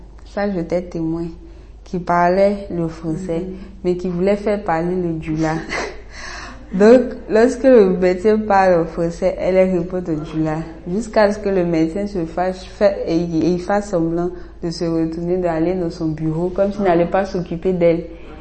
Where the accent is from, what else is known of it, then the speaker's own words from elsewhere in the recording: Côte d’Ivoire; accent: Abidji; Bon, je pense que j'ai l'accent Abidji, même si je ne parle pas Abidji, parce que je parle comme mes parents.